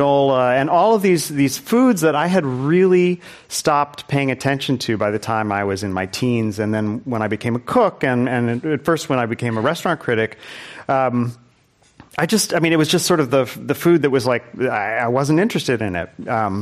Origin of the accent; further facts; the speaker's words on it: Indiana, United States; I grew up in Indiana in a small town where we had a food co-op in 1976, 77, and I was eating all of this food.